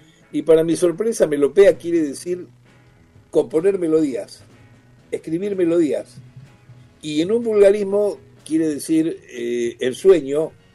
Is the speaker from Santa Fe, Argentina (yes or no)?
yes; Rosario, Santa Fe, Argentina; yo soy rosarino del interior. Rosario es un lugar que no es propiamente dicho el interior, tampoco quiere ser la capital, tampoco quiere ser Buenos Aires. Soy nieto de piamonteses y de andaluces.